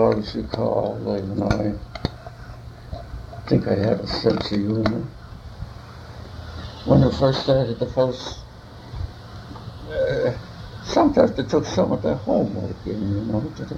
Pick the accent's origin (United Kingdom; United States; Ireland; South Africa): United Kingdom; Yorkshire and the Humber; Man, didn't you know I'm a Yorkshire man?